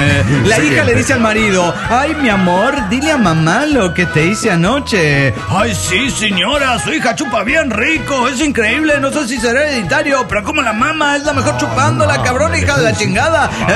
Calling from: Aguascalientes, Mexico; de Aguascalientes, México.

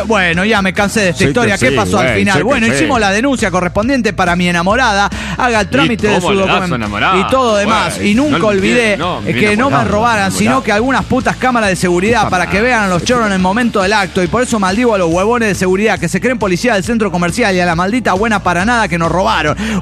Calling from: Mexico City, Mexico; del DF Mexicano.

